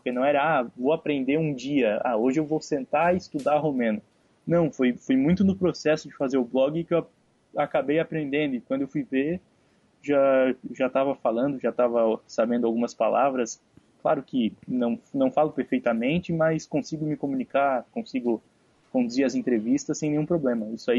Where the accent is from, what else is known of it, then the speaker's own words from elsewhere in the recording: Santa Catarina, Brazil; eu sou de Santa Catarina.